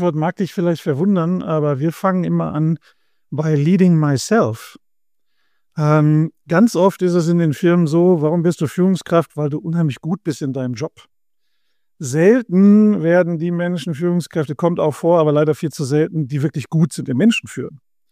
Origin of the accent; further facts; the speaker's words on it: Wesel, North Rhine-Westphalia, Germany; born there; now in Burscheid, Germany; Ich bin im schönen Wesel geboren am Niederrhein, bin seit vielen, vielen Jahren aber begeisterter Burscheider. Das ist in der Nähe von Köln. Ich lebe hier mit meiner Familie